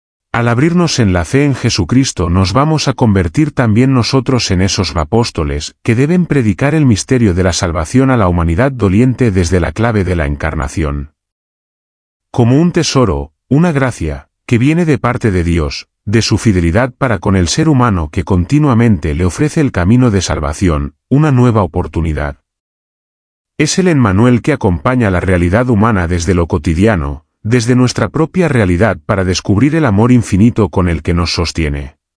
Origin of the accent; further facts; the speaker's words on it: Gorafe, Andalusia, Spain; Soy fraile dominico. Nací en Gorafe, un pequeño pueblo de Granada, de una familia humilde y cristiana